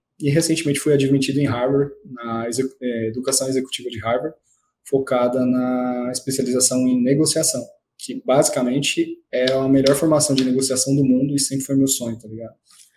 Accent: São Bernardo do Campo, São Paulo, Brazil; born there; moved away; also born or lived in São Caetano do Sul; Eu sou de São Paulo, cara. Eu sou de São Paulo, eu nasci no ABC Paulista, São Bernardo do Campo. Recentemente não, antes de sair do Brasil, eu tava morando em São Caetano do Sul.

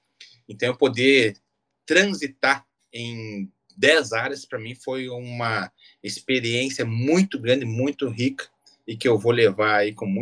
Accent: Pato Branco, Paraná, Brazil; Eu sou de Pato Branco, no Paraná. Me orgulho muito disso.

